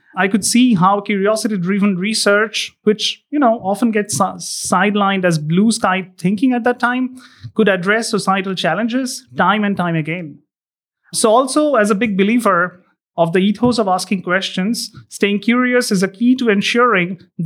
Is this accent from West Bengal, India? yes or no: yes; Kolkata, West Bengal, India; growing up in Calcutta in the 90s in India, Calcutta, during my early years